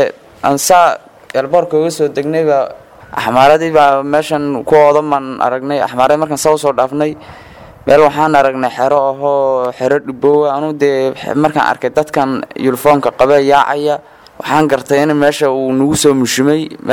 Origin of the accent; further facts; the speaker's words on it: Somali Region, Ethiopia; Waxaan ka imaaday kilalka 5aad marka gaar ahaan gobolka Afdheer.